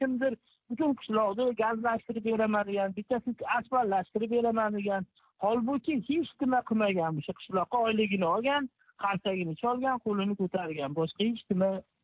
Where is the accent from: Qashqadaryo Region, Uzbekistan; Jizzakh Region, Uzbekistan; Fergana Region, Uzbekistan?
Fergana Region, Uzbekistan; Rishton; o'zimni qishlog'im endi Rishton tumani deydi